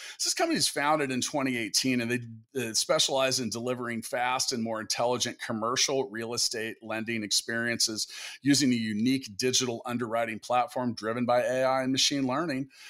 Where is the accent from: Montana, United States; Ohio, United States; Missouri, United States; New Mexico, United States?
Missouri, United States; Kansas City; if you're here in my hometown of Kansas City, it's about 100 degrees and it feels like 100% humidity.